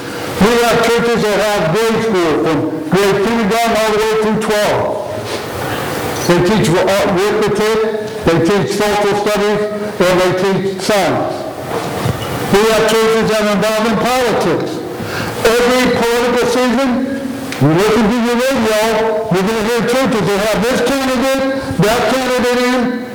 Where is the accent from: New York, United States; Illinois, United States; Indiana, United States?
Indiana, United States; You know, when I grew up in Indiana, the Roman Catholic Church lived in my town, they had a Monte Carlo night.